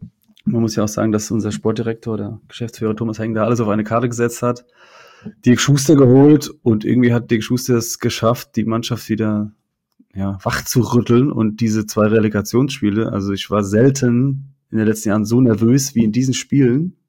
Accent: Kaiserslautern, Rhineland-Palatinate, Germany; gebürtig aus Kaiserslautern, wohne auch da. Arbeite aber in Saarbrücken für die Stadt

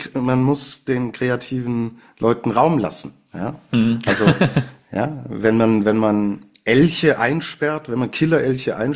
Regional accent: Baden-Württemberg, Germany; Aus wo ich herkomme, also wo meine Eltern auch noch leben, ja, da ist die Würth-Zentrale relativ nah in Künzelsau.

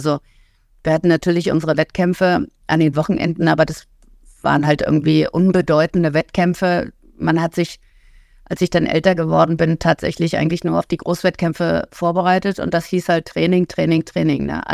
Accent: Berlin, Germany; moved away as an adult; now in Heidelberg, Germany; Ich bin gebürtige Berlinerin und bin mit 26, habe ich die Stadt, glaube ich, verlassen und bin nach Heidelberg gezogen.

